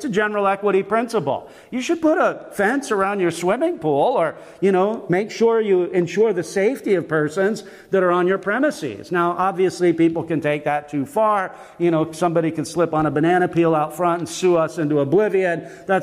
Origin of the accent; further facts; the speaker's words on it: United States; Our minds, at least for me as an American